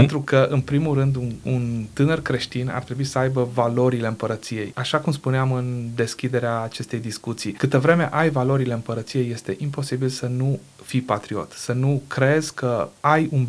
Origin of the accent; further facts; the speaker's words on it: Romania; Noi suntem români, suntem împrăștiați, cred că mai bine de 3 milioane de români trăiesc în afara granițelor țării.